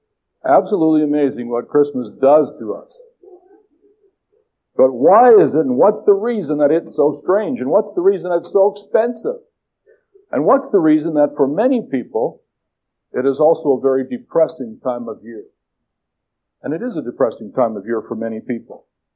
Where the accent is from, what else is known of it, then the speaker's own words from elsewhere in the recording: Regina, Saskatchewan, Canada; born there; And I was born in Regina